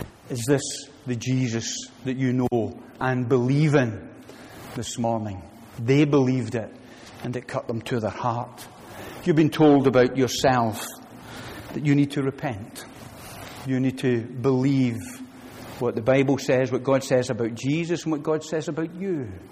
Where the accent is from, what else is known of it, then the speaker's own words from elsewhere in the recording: Glasgow, Scotland, United Kingdom; now in East Finchley, United Kingdom; I'm from Glasgow. I was not remotely religious.